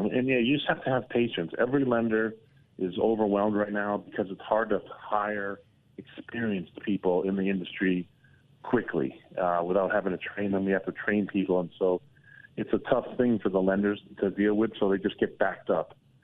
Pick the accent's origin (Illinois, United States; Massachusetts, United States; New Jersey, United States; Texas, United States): Massachusetts, United States; Framingham; I'm from just outside of Boston in a big town called Framingham, Mass.